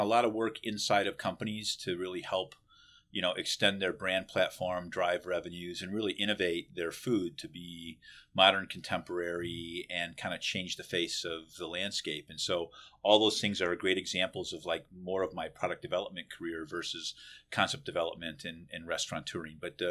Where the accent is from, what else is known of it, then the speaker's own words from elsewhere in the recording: Grand Rapids, Michigan, United States; So I'm born and raised in Michigan, Grand Rapids.